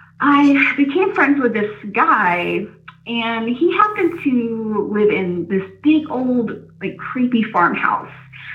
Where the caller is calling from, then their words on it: Atlanta, Georgia, United States; from Atlanta.